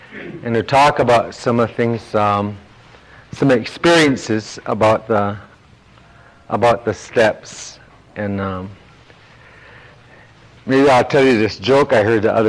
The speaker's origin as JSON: {"language": "English", "country": "United States", "said": "I'm from the Mohican Nation."}